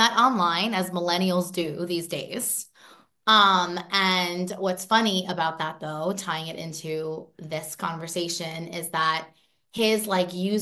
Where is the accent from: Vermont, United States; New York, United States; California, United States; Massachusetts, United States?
New York, United States; And I grew up in New York and my parents were both, they're no longer together, but when I was growing up, they were adamant that my sister and I have a younger sister, that we speak Italian